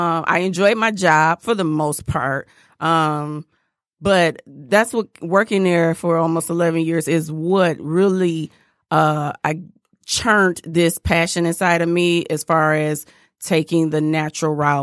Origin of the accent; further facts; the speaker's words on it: Detroit, Michigan, United States; Yeah, because we're all both from Detroit.